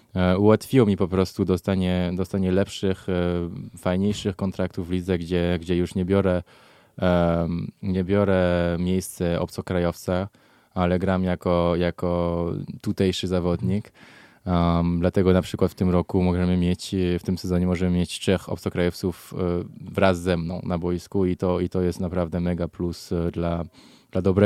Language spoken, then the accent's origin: Polish; France; się wychowania jako Francuz. Dlatego w domu byłem pod tradycjami polskimi, ale w szkole zawsze było po francusku, nie? Dla mnie to jestem pół Francuzem i pół Polakiem. W sercu zawsze mówię, że jestem Polakiem, ponieważ się tak wychowałem od domu.